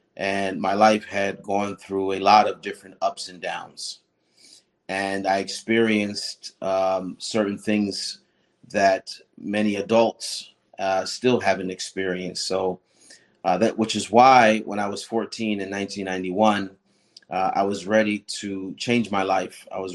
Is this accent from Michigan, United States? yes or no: no; Pleasantville, New Jersey, United States; also born or lived in Somers Point; I was born in Atlantic County in New Jersey, a place called Summers Point. I grew up in between Atlantic City and Pleasantville, New Jersey.